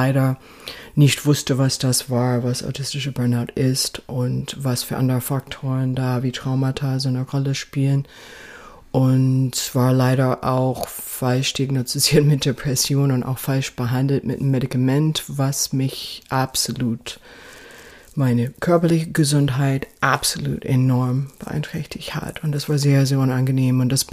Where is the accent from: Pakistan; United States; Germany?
United States; California; also born or lived in Seattle / New York; Genau. Ich bin in Kalifornien groß geworden, genau.